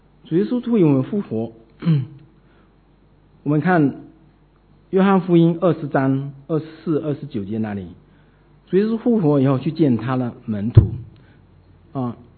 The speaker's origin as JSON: {"language": "Chinese", "country": "China", "said": "我们中国人真的都很爱面子啊，我们大国，我们文明的古国，我们都爱面子啊"}